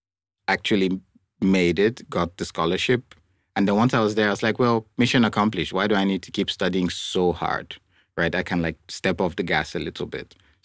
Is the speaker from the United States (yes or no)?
no; Nigeria; So I grew up in Nigeria. I was born in a steel town.